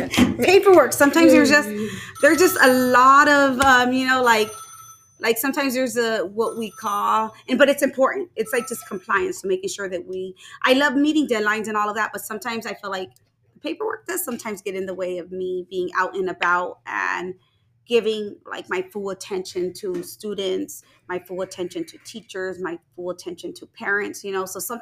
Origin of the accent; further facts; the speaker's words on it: Texas, United States; I know when a lot of people right away know I'm from Texas, or, you know I have some type of connection there because I say y'all.